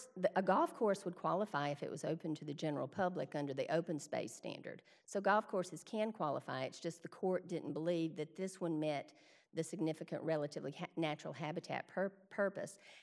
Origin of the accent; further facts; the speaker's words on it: Georgia, United States; I had never seen one until I went to this golf course and I grew up in Georgia.